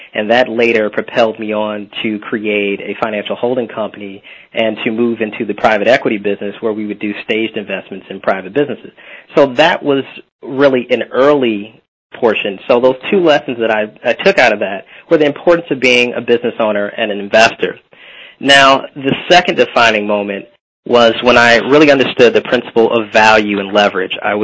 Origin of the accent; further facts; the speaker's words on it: Chicago, Illinois, United States; I'm originally from Chicago, so that was my dream.